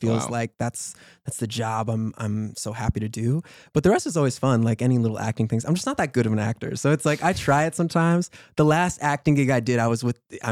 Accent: New York, United States; And then also growing up in New York, a lot of busking like on the subways and stuff

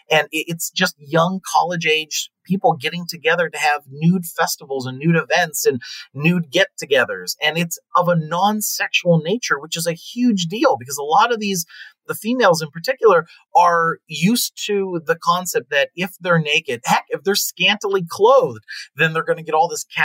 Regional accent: Pennsylvania, United States; I grew up in Pennsylvania. When I moved to California, I immediately found four

